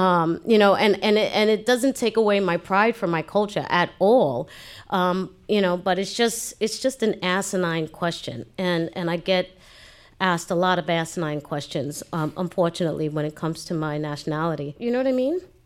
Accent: Brooklyn, New York, United States; I'm from Bushwick.

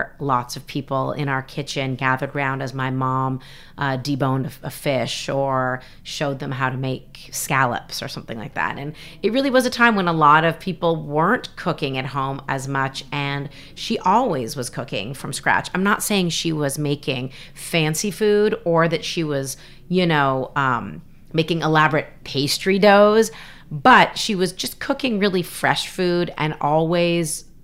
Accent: Toronto, Ontario, Canada; I was born and raised in Canada, in Toronto, Ontario.

